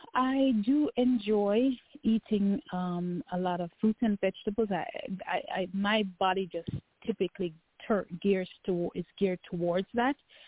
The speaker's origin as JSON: {"language": "English", "region": "Kingston", "country": "Jamaica", "said": "I'm originally from Kingston, Jamaica, and a part of my culture is that we tend to eat from the ground, food from the ground."}